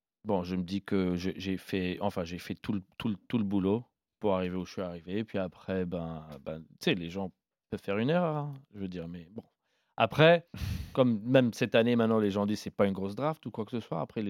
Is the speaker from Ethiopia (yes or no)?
yes; Ethiopia; je suis né en Éthiopie, père grec-éthiopien, mère italienne-érythréenne.